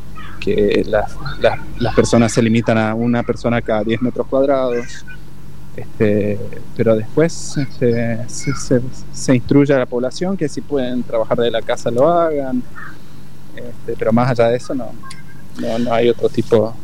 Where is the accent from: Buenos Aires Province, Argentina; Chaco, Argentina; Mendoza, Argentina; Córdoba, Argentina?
Chaco, Argentina; Yo soy chaqueño.